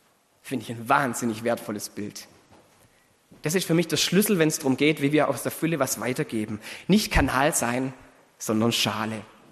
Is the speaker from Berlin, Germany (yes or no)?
no; Baden-Württemberg, Germany; In der Nähe von meinem Heimatort, da gibt es ein schönes Kloster